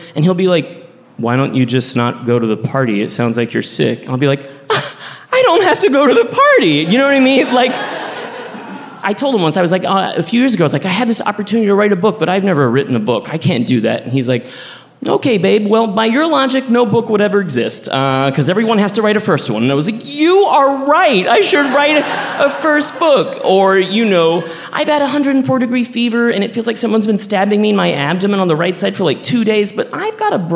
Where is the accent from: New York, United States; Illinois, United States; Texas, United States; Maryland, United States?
Texas, United States; Every time I visit my home state, Texas, every time I'm there, like, I feel this weight come off me.